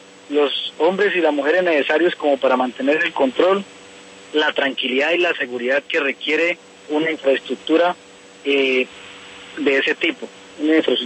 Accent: Colombia; Nosotros nos sentimos colombianos, somos colombianos.

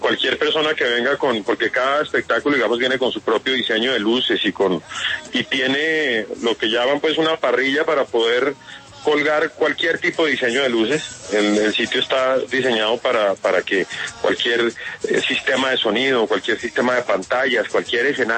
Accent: Bogotá, Colombia; como bogotano además es muy emocionante.

